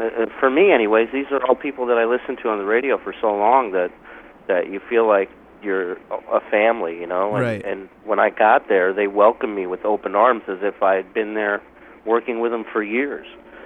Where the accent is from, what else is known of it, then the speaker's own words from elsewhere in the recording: West Coast, United States; also born or lived in Israel; I grew up, I was born in Israel, but I grew up on the West Coast.